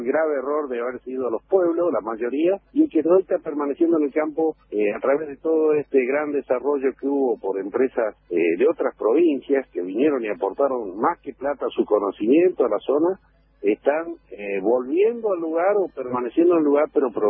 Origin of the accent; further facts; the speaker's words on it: Córdoba, Argentina; also born or lived in Entre Ríos / Santa Fe; nací en Entre Ríos, me crié en Córdoba y Santa Fe, así que conozco el potencial de estas provincias